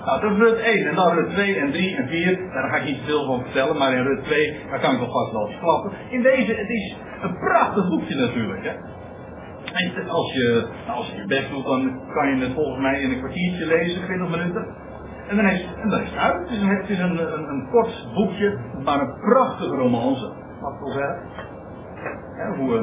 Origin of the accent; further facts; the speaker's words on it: Netherlands; want we zijn Nederlanders